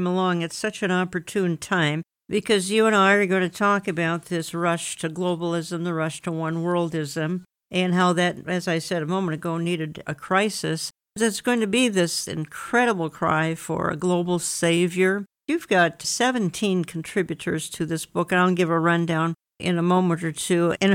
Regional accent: Minneapolis, Minnesota, United States; particularly here in my hometown, of course, in Minneapolis

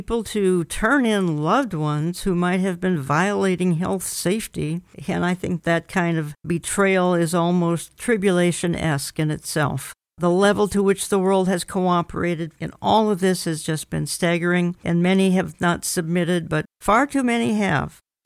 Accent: Minneapolis, Minnesota, United States; since Minneapolis is my hometown, I recognize lawlessness.

